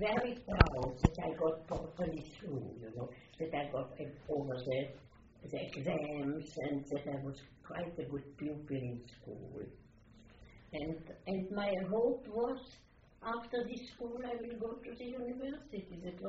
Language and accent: English; Brno, South Moravian Region, Czechia; my hometown was a Hungarian, Austrian factory center, a town where all the production were factories